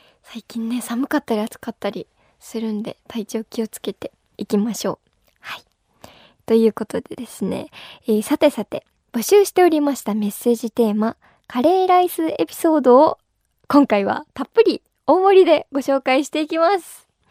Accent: Hiroshima, Japan; 生口島は私の地元から近く、サイクリングでよく訪れる場所なのですが

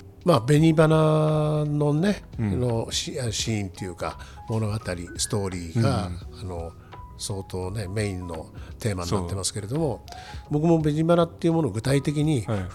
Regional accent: Murata, Miyagi, Japan; 僕はあの山形の隣の宮城県出身なんですけど、宮城の柴田郡村田町っていうところがありまして

